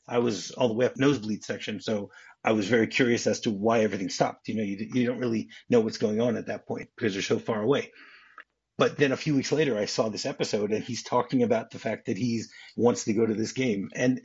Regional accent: Detroit, Michigan, United States; So I grew up in Detroit

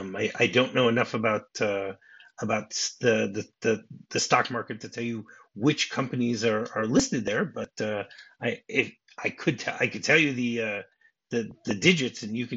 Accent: Michigan, United States; So, all right, now do you remember my home state? Because my home state is the answer for this.

